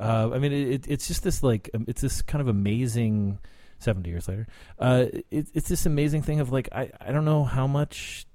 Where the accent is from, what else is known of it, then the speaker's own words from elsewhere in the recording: Cottonwood, Arizona, United States; now in Washington, United States; being sort of an elite Washington journalist, even though I'm from Cottonwood, Arizona, I think I'm tainted now.